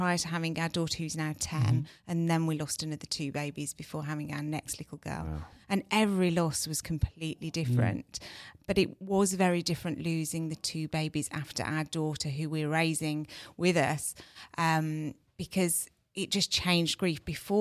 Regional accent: United Kingdom; as British people, we're really bad at letting people sit in pain and letting them grieve and acknowledging how bad it is.

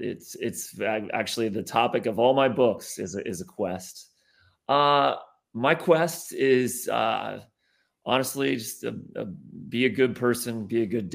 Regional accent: Cincinnati, Ohio, United States; Well, you know, I'm born and raised in Cincinnati. And so the Reds are still my favorite team.

